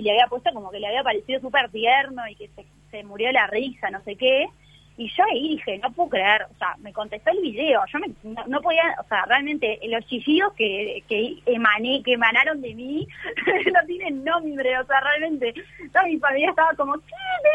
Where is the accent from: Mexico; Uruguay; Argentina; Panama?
Uruguay; sabía que nunca iba a poder ir porque soy de Uruguay